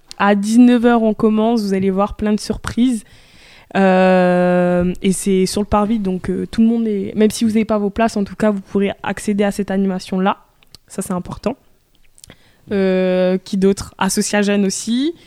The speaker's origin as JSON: {"language": "French", "town": "Échirolles", "region": "Auvergne-Rhône-Alpes", "country": "France", "said": "Je viens d'Échirolles."}